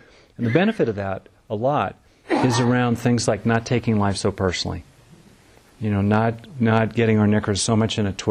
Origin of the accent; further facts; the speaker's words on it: California, United States; Anyway, I grew up in Southern California, so that's spent a lot of time in pools.